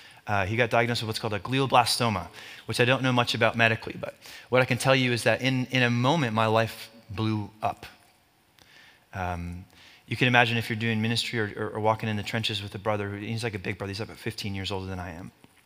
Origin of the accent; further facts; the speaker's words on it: Canada; but I'm Canadian. Just so you know.